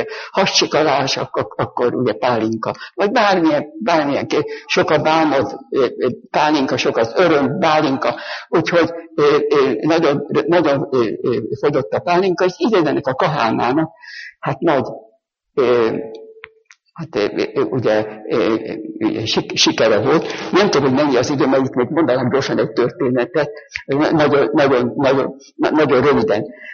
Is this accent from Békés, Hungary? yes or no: no; Budapest, Hungary; Én is borotvált pesti vagyok